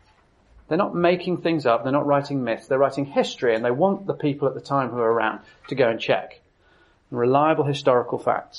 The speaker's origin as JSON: {"language": "English", "region": "Alberta", "country": "Canada", "tie": "born or raised there", "said": "I grew up in Alberta. When you grow up in Canada, you have two options."}